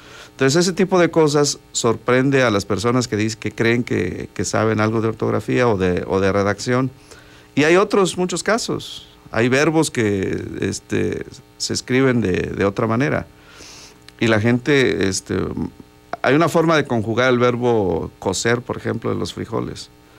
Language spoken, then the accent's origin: Spanish; Comitán, Chiapas, Mexico; Bueno, yo soy de Comitán